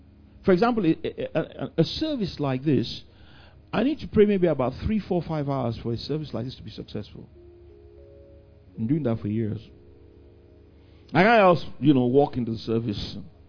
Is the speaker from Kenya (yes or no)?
no; England, United Kingdom; moved away; For example, like me, to the glory of God, I came from England. I could have stayed in England or gone on to America.